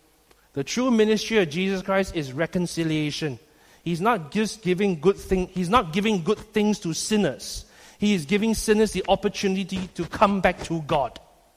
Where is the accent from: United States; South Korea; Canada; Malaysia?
Malaysia; because in Boys Brigade Malaysia, we have a uniform part that distinguishes us of being a Malaysian.